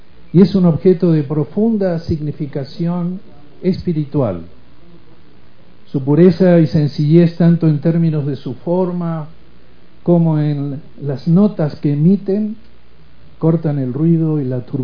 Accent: Mexico; Y ese es el reconocimiento a nuestras mujeres como mexicanos de fe judía.

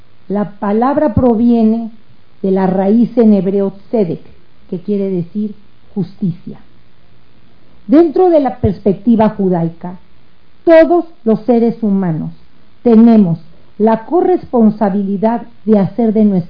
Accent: Mexico; Somos mexicanas y como mexicanas nos doblamos las mangas y trabajamos para cumplir objetivos trazados y metas establecidas.

